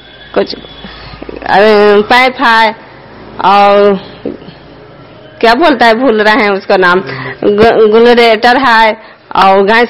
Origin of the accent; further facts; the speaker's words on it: Bodhi Bigha, Bihar, India; मैं बोधी विघा के रहने वाला हूँ, नगर नौसा प्रखंड के रहने वाला हूँ।